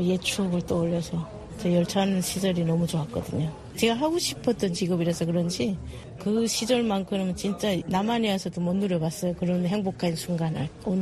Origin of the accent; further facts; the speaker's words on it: North Korea; also born or lived in China; now in South Korea; 탈북하는 길이 그냥 내가 살 길이구나 하고 어쩔 수 없이 탈북해서 중국에서 10년 살았죠.